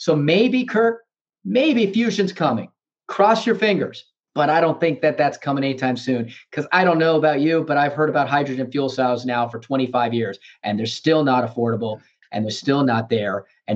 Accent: Ohio, United States; I'm from Ohio originally.

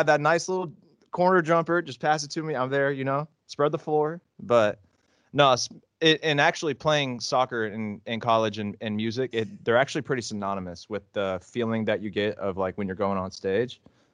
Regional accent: Shelbyville, United States; Yeah, no, so I grew up in Shelbyville, southeast side, you know, 25 minutes from downtown, 30 minutes from downtown.

